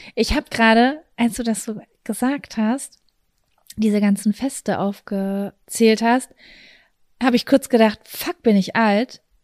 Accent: Lübeck, Schleswig-Holstein, Germany; Wir kommen aus Lübeck.

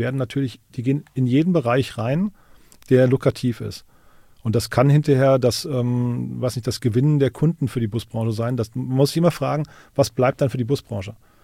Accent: Hesse, Germany; das Rhein-Main-Gebiet, wo ich herkomme

